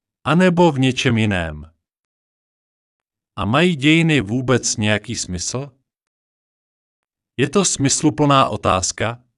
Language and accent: Czech; Prague, Czechia; born there; Narodil jsem se v Karlíně, což byla ves v těsném sousedství Prahy, která byla teprve roce 1903 povýšena na město. K Praze byl Karlín připojen až v roce 1922.